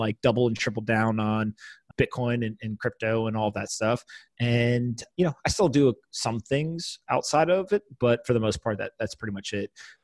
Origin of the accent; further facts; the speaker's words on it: East Coast, United States; now in New York, United States; I grew up on the East Coast, went to the West Coast, and there was definitely like this culture difference between kind of East Coast companies